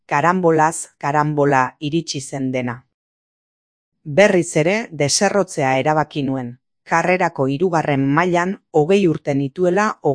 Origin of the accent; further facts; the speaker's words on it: Andorra; Nire haurtzaroko Andorra ura kontrabandoari esker bizi zen eta nire aita arduratzen zen kontrabandoa erreprimitzeaz.